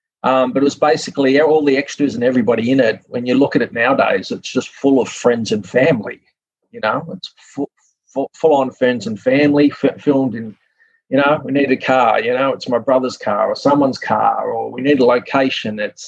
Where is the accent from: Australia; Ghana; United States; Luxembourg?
Australia; I was just … from Australia, just turned 22, getting on the pay phones that you used to have